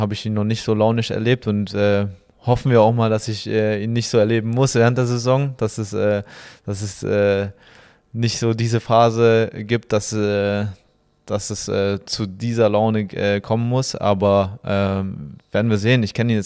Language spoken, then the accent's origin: German; Stuttgart, Baden-Württemberg, Germany